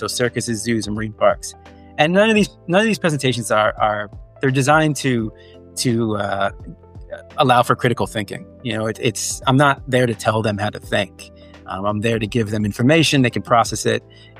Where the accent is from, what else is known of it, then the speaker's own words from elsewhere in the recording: New Jersey, United States; New Jersey.